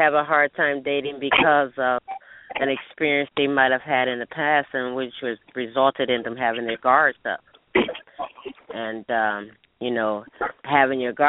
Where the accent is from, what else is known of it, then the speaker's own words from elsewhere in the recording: Toledo, Ohio, United States; now in Arlington, United States; I'm originally from Ohio, up in Toledo, Ohio.